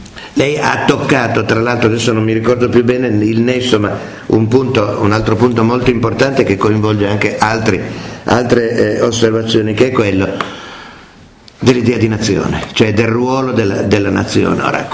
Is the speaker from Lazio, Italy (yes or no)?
no; Saluzzo, Piedmont, Italy; born there; ho l'identità di saluzzese perché sono nato a Saluzzo, l'identità di torinese